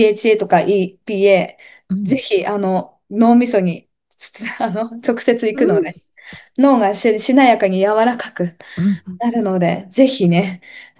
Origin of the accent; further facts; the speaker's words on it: Tohoku, Japan; 私、東北出身なので、